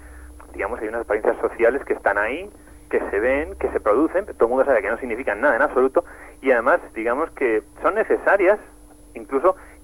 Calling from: Madrid, Community of Madrid, Spain; de Madrid.

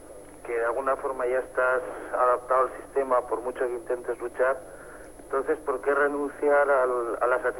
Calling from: Huesca, Aragon, Spain; de Huesca.

